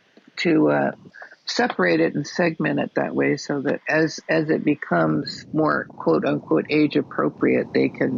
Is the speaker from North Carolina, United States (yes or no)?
no; South Dakota, United States; moved away; I came here in 1973 from South Dakota